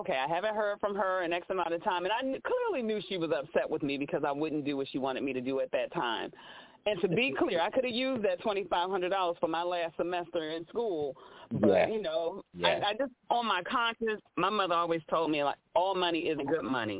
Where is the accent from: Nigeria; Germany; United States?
United States; Bronx, New York; I was raised in the Bronx